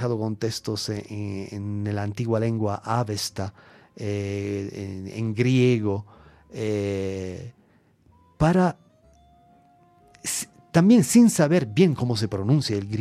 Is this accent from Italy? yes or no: yes; Italy; first language Italian; Spanish is a second language; yo soy italiano y cuando hablo mecánicamente con las sonoridades de mi lengua